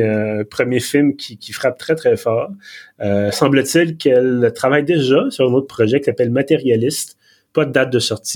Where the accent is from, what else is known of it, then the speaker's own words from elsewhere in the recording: Montreal, Quebec, Canada; moi, j'ai émigré de Villeray à Montréal-Nord, au plateau, tu sais, il y a pas, c'est pas des grands déracinements, là.